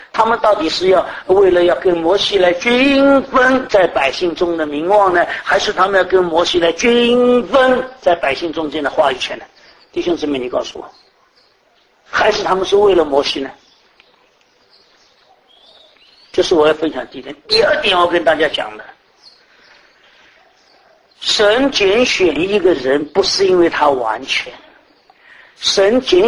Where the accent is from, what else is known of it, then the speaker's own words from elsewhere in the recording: Taiwan; 我们台湾人